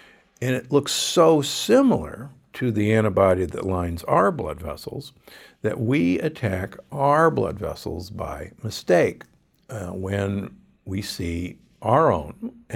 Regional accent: Omaha, Nebraska, United States; Don't get me wrong. I grew up in Omaha.

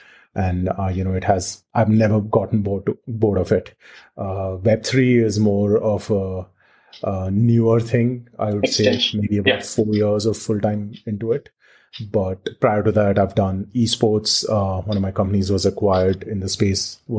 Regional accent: India; I grew up in India.

